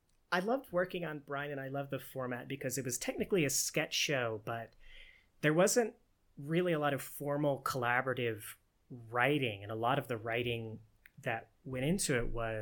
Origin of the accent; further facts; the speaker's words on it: the South, United States; now in Minnesota, United States; I grew up in the South, and I felt oddly at home when I moved to Minnesota.